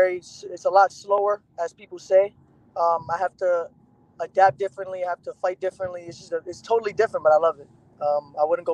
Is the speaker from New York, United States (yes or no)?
yes; Bronx, New York, United States; Well, growing up, my father was a amateur boxer, and I used to always love going to his fights. He was competing a lot in the Bronx as well